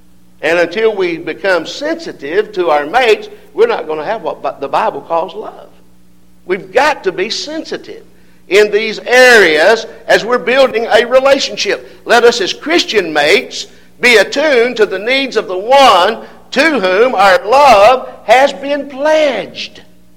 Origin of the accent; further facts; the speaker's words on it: Signal Mountain, Tennessee, United States; when I was growing up in Signal Mountain outside of Chattanooga